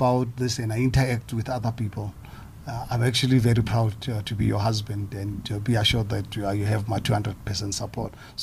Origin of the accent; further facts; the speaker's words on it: South Africa; as South African